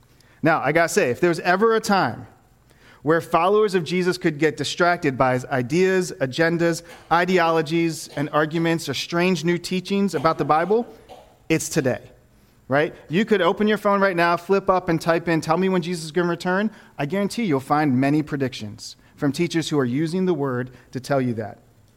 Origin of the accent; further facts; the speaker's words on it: Baltimore, Maryland, United States; I'm from Baltimore, and me and my wife were visiting my family in Baltimore